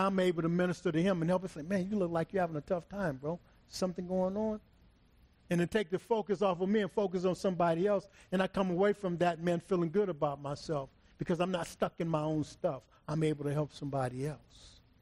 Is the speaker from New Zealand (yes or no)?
no; Los Angeles, California, United States; but I'm a crackhead from South Central.